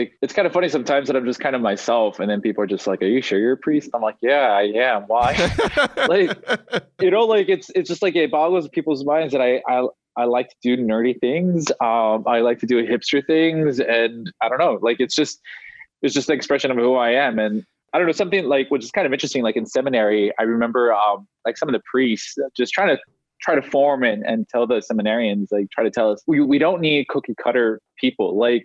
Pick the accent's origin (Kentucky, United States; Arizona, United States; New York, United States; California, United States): California, United States; Los Angeles; but growing up in Los Angeles, it's also very Americanized, but it's also very Hispanic.